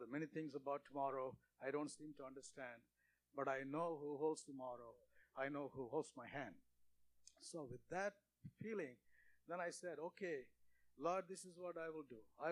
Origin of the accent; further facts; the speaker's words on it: Malaysia; accent: Malaysian English; English is a second language; now in United States; I had difficulty with American English because I grew up in Malaysia, Malaysian English a little different than American English.